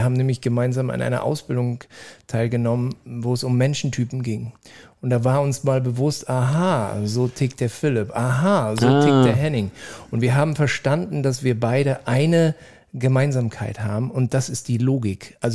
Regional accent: East Germany, Germany; Aber ich bin in der DDR groß geworden.

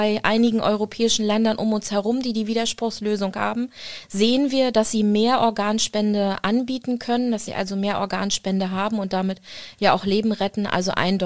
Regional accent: Rostock, Mecklenburg-Vorpommern, Germany; aber ich bin in Rostock groß geworden

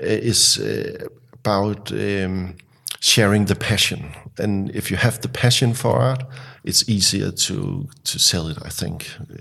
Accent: Denmark; I'm from Denmark

